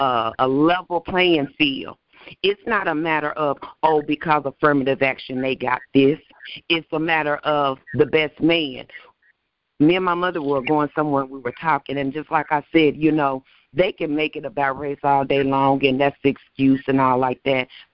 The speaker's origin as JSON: {"language": "English", "country": "United States", "tie": "born there", "said": "I was born right here in America, in the good old USA."}